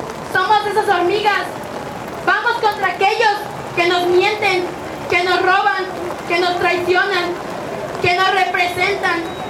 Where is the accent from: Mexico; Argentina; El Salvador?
Mexico